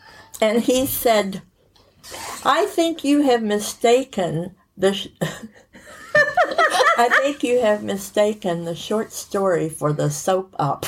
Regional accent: United States; Well, because I'm American in a group full of Brits, I have recently stopped marking misspellings

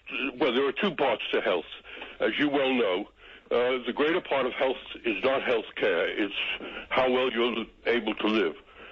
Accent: United States; now in United Kingdom; I come from the United States and I can't tell you what Americans think when they realize that there's this marvelous service that they don't have to pay for

